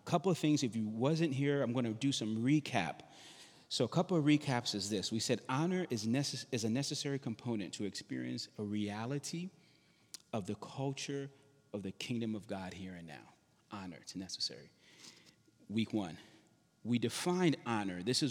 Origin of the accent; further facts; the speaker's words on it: New Orleans, Louisiana, United States; I'm from New Orleans